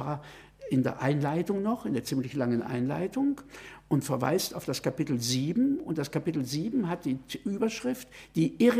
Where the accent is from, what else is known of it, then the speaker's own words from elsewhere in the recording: Germany; Also ich kann als Deutscher hier nicht sagen, ich würde fast sagen.